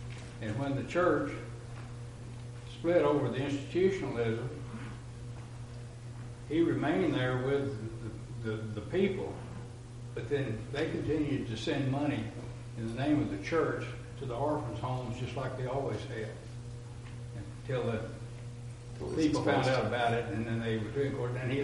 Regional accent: Texas, United States; Of course, I was raised down in East Texas, and of course, just about anything happened down there in the churches.

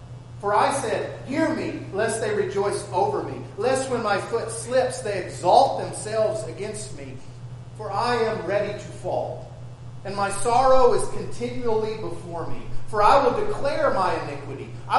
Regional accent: Texas, United States; moved away as an adult; I grew up in West Texas, out near Lubbock, 60 miles east of Lubbock, just off the Cap Rock. And I didn't learn how to swim until I was 18 years old and I moved to Florida

